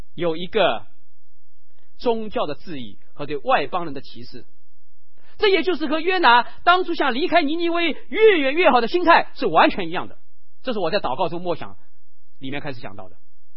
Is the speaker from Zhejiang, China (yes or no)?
yes; Ningbo, Zhejiang, China; 我是宁波人，